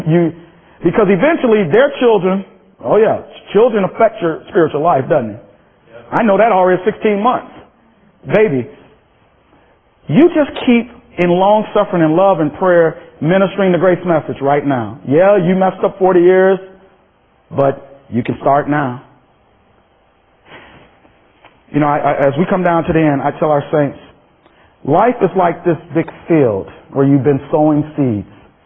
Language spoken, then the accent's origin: English; Minnesota, United States; My wife and I come from Minnesota, and these things, Ryan had come over from Maine to support these things.